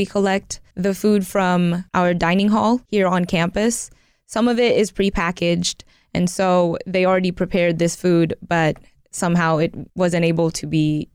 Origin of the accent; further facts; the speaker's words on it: Philippines; I grew up in the Philippines, and so I've seen hunger and malnutrition and all of that food insecurity firsthand.